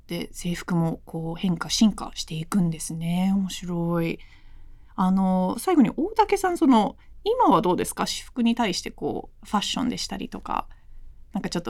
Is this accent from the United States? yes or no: yes; United States; 私もアメリカ育ちなんですけど